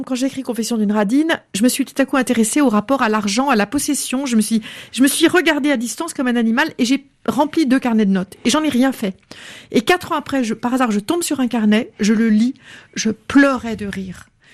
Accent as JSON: {"language": "French", "town": "Paris", "region": "Île-de-France", "country": "France", "tie": "born or raised there", "said": "J'ai grandi donc en France, à Paris, en ne connaissant que la Bretagne. Qui était le pays de mon père"}